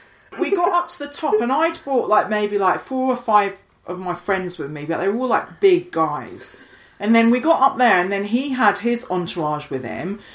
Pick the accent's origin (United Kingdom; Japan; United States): United Kingdom; Scotland; Because I grew up in the Highlands of Scotland